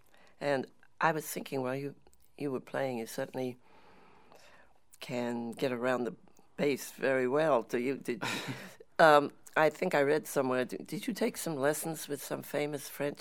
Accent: England, United Kingdom; I started listening to him when I was growing up in England.

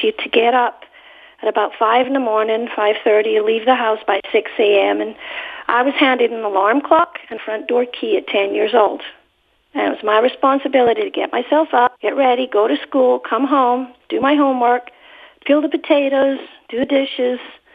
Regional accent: Scotland, United Kingdom; My favorite Bond, being Scottish, of course, is Sean Connery.

